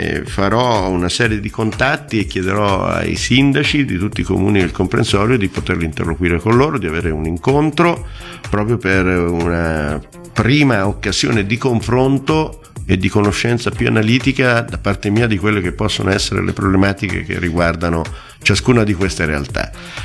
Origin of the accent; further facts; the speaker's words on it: Gualdo Tadino, Umbria, Italy; E lo farò nei riguardi anche della città dalla quale provengo, di Gualdo